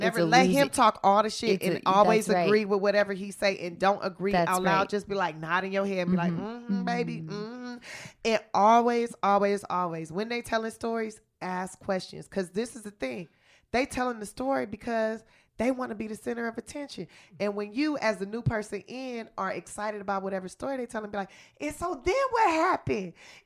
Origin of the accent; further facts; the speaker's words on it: Los Angeles, California, United States; I'm from South Central Los Angeles, okay? I'm a hood chick that learned how to blend into different scenarios, okay?